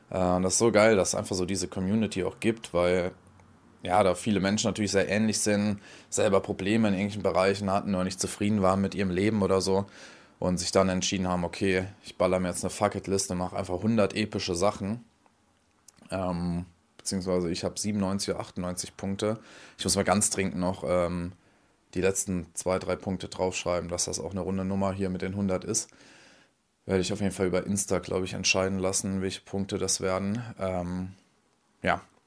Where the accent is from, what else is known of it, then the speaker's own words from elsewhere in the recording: Freiburg, Baden-Württemberg, Germany; Freiburg, Halbmarathon, meine Heimatstadt